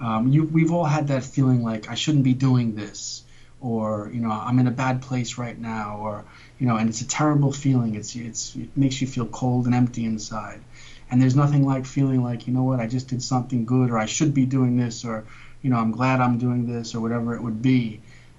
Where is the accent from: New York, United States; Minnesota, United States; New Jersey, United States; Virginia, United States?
New York, United States; I'm from New York, you know. That's that. I was raised to be like that, to stand up for yourself.